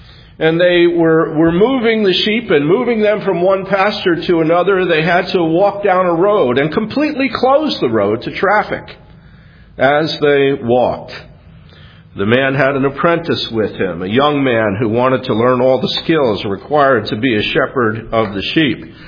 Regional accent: New Jersey, United States; Back in March of 2006, back in New Jersey, my home state, I went on a 4-mile walk with a friend.

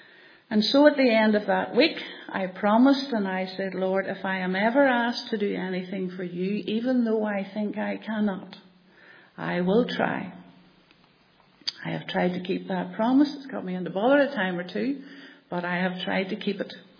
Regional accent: Rathfriland, Northern Ireland, United Kingdom; now in Randalstown, United Kingdom; But I'm not originally from Randallstown. I'm originally from Rathfryland, I'm sure people don't know.

